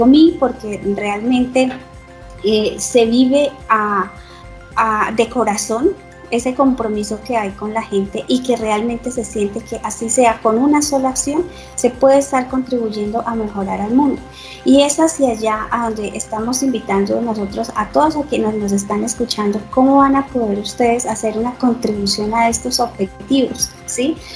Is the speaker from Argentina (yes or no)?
no; Colombia; aquí realmente somos nación, somos un pueblo, somos Colombia, somos colombianos.